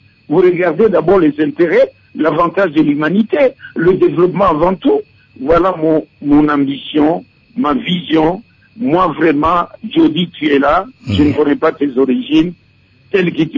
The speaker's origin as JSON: {"language": "French", "country": "DR Congo", "said": "Moi, je suis partisan de la proposition parce que nous sommes tous des Congolais."}